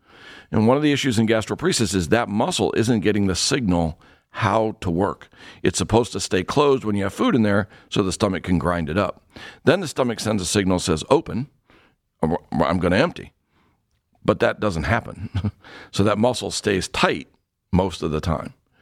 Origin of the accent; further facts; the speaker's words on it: Ohio, United States; I was born and raised in Ohio. I lived all over the state, and you get all four seasons.